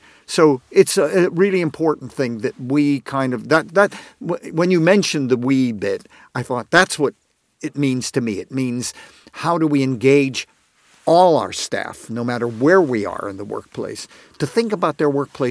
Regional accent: Hollywood, California, United States; I'm from Hollywood originally, by the way.

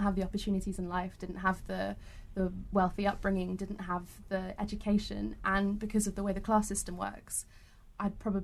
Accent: Australia; born there; I was born in Australia

